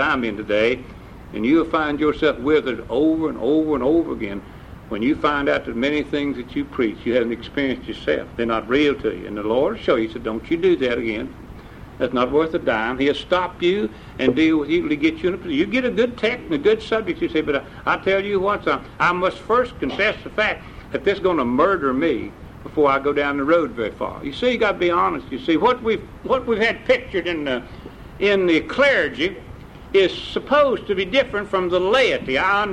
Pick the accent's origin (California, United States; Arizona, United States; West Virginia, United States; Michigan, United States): West Virginia, United States; I was born and reared in West Virginia, and we was under the ground, the tunnel, 1,000 foot straight down